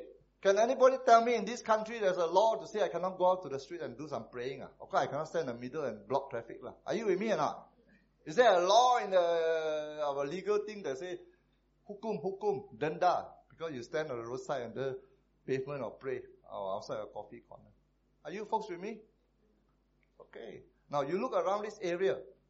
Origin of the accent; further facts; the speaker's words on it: Taiping, Perak, Malaysia; This place, I think if I close my eyes, because I come from Taiping, you see?